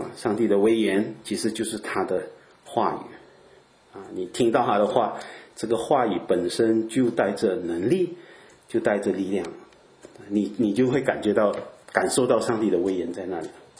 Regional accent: Malaysia; now in Europe; 特别是我们马来西亚人没有几个人会来欧洲的，通常去澳洲去北美这样

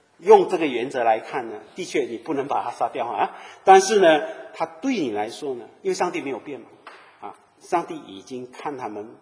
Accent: Malaysia; 我们马来西亚啊，我在马来西亚长大，我吃猪肉的

